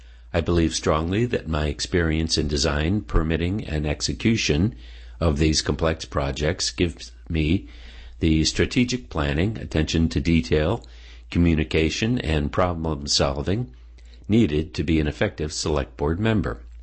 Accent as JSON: {"language": "English", "town": "Clinton", "region": "Massachusetts", "country": "United States", "tie": "born or raised there", "said": "in the town of Clinton, a community that I have been fortunate to call home for most of my life. Growing up in Clinton, I learned what true commitment to community looks like."}